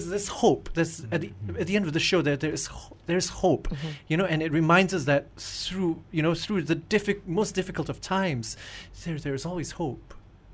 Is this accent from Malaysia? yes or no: yes; Malaysia; I think it's a perfect vehicle for a lot of our Malaysian talents.